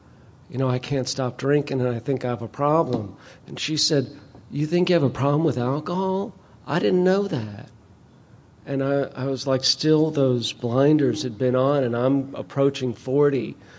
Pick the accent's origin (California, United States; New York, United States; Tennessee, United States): Tennessee, United States; Nashville; I'm an alcoholic from Nashville, Tennessee